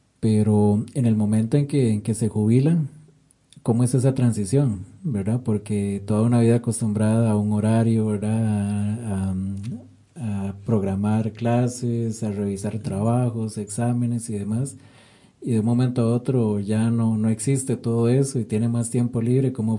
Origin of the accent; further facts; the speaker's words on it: Cartago, Costa Rica; los que somos de Cartago, de la provincia